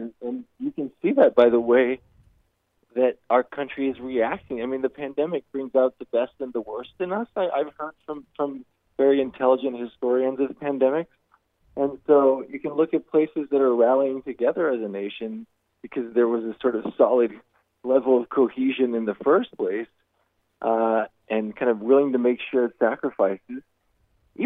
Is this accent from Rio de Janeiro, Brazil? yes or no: yes; Rio de Janeiro, Brazil; now in United States; I grew up in Brazil. I spent 10 years of my childhood in Rio de Janeiro, which is about the most unequal city and country in the world.